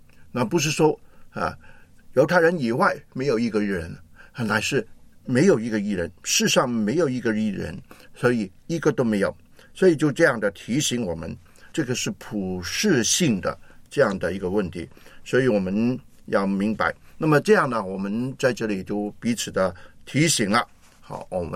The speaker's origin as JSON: {"language": "Chinese", "country": "China", "said": "那么我们中国人呢就很厉害的，最爱讲面子的"}